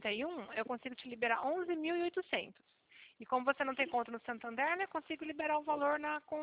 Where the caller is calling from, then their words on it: Cornélio Procópio, Paraná, Brazil; Eu falo da cidade de Corne Procópio, no Paraná.